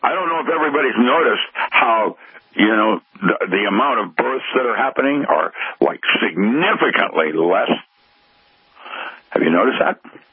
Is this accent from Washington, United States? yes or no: yes; Seattle, Washington, United States; I have no friends. I grew up in Seattle. I've had enough.